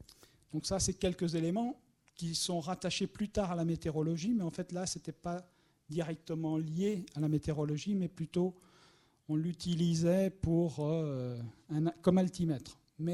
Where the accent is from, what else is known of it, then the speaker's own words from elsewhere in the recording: Pézé-le-Chat, Nouvelle-Aquitaine, France; born there; now in Châteauroux, France; je me suis rapproché de ma région d'origine puisque je suis poitevin, je suis né à Pézé-le-Chat dans les Deux-Sèvres le 4 février 1956.